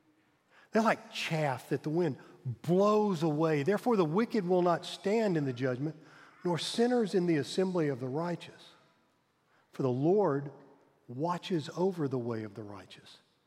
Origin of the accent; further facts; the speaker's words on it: Pine Bluff, Arkansas, United States; When I was a kid growing up in Pine Bluff, Arkansas, and I went to Mr. Padgett's barbershop to get my hair cut